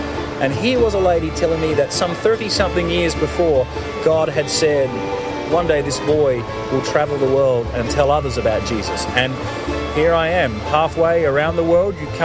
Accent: Australia; moved away as an adult; now in Nashville, United States; I'm actually Australian and grew up in Australia and went to school in Australia and studied in Australia and worked in Australia.

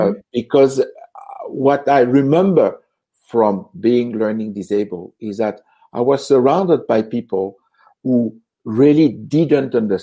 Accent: France; English is a second language; moved away as an adult; now in Toronto, Canada; I come from France with Dr. Tomatis to develop what was going to be the first listening training facility in North America. It is in Toronto

